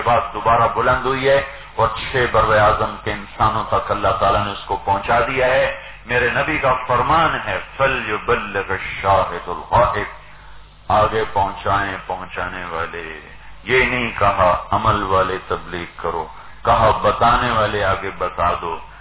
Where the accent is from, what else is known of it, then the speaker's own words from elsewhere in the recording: Multan, Punjab, Pakistan; میرا ضلع ملتان بنتا ہے.